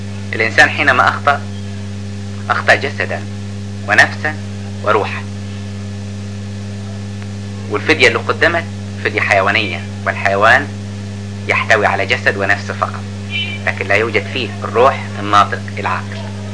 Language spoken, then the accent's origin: Arabic; Upper Egypt, Egypt